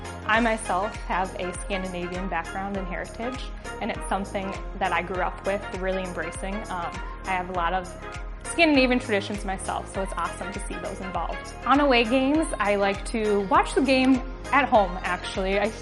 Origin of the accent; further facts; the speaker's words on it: South Dakota, United States; Growing up in South Dakota, we didn't necessarily have a professional team of our own, so we went to our neighboring state of Minnesota.